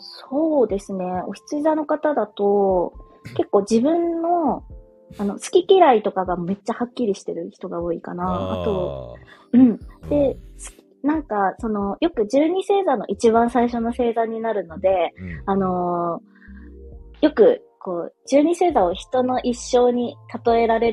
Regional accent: Saga, Japan; なんかの、めちゃくちゃなんか無法地帯みたいな場所って思ってませんか、うん、佐賀県のこと。

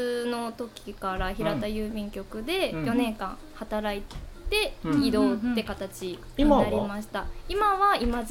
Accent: Nakatsu, Oita, Japan; 出身は中津市 で、そうですね、もう生まれてから今までずっと中津に住んでる感じです。

